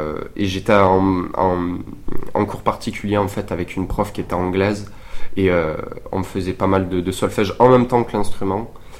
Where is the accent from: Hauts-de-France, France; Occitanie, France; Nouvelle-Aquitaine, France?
Occitanie, France; Carmaux; now in Toulouse, France; j'ai 20 ans là cette année et donc je viens de Carmo, sinon là j'habite à Toulouse, je suis étudiant à Toulouse.